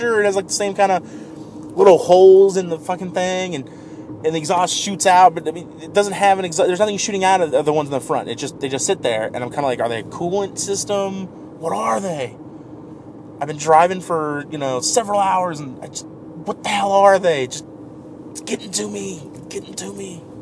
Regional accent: Kansas, United States; I always tell people I'm from Kansas. I was born here

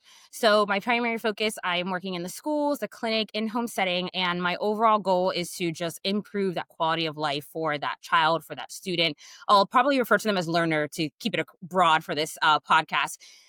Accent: Florida, United States; now in Hawaii, United States; I live and work out here in Hawaii. I'm originally from Florida.

